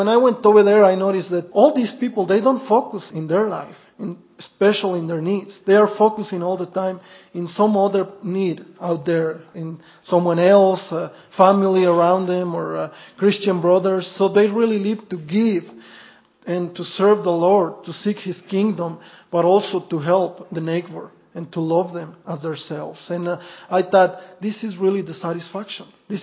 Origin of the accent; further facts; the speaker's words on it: Mexico; English is a second language; I grew up in Mexico, but this is a little bit different from where I grew up.